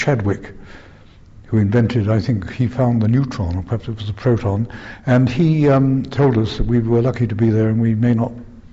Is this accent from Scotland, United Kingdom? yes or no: no; Stoke Newington, London, United Kingdom; born there; Yes, I was born in Stoke Newington, which is in North London, on the 10th of March 1920.